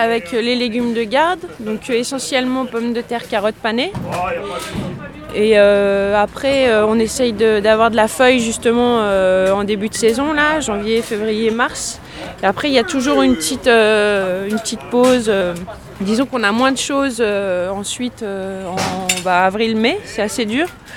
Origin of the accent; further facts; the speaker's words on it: Auvergne-Rhône-Alpes, France; also born or lived in Lot; On est d'Auvergne, nous on est du Puy-de-Dôme, voilà. Et on a passé un temps dans le Lot